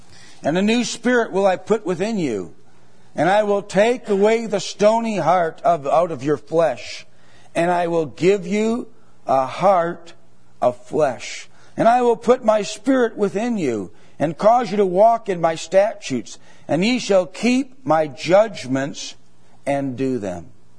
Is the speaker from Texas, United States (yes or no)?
no; Delafield, Wisconsin, United States; I remember my mom, when we were growing up in Delafield, there was five or six ladies in the neighborhood. We're just a little neighborhood, you know, five or six houses.